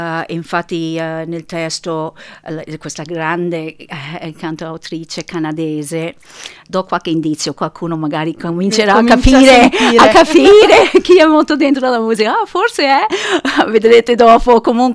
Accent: New York, United States; moved away as an adult; now in Feltre, Italy; sono nata e cresciuta a New York e ho deciso per scelta mia, da grande adulta, a venire a stabilirmi a Feltre. E ho origini, mia mamma è nata a Seren del Grappa, mio papà era genovese, nato e cresciuto a Genova, hanno immigrato, il cognome è del sud

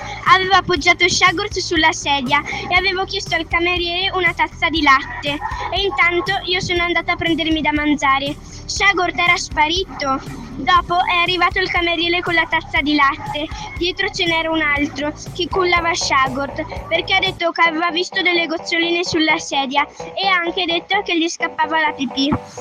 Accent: Agordo, Veneto, Italy; vengo da Agordo.

